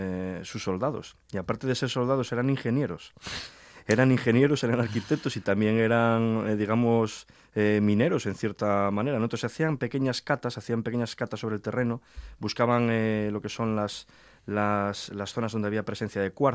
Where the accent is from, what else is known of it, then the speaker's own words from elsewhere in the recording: Cerredo, Asturias, Spain; born there; pero bueno, nacido, como bien decías, soy nacido en Cerredo, en zona minera, y además nacido en el pueblo y esas cosas.